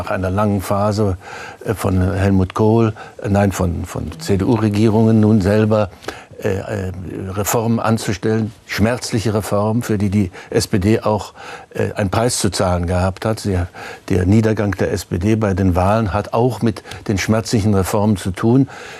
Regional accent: East Germany, Germany; ich bin ja alt genug, dass ich als Ostdeutscher mit großem Neid auf das goldene Zeitalter der SPD geblickt habe.

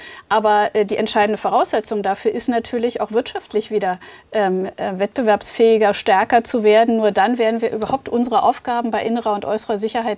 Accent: Brandenburg, Germany; ich komme selbst aus Ostdeutschland, mein Wahlkreis ist Potsdam, ich komme aus Brandenburg.

